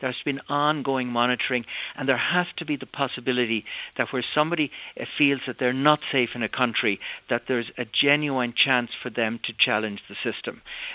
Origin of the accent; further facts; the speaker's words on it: Ireland; I'm Irish. I was at home until a few days ago